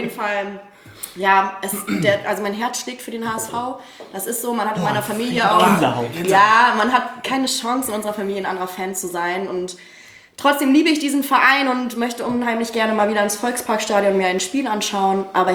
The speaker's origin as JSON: {"language": "German", "town": "Oldenburg", "region": "Lower Saxony", "country": "Germany", "tie": "born or raised there", "said": "dass ich unfassbar an meiner Heimat Oldenburg hänge und das, da möchte ich nicht mehr weg."}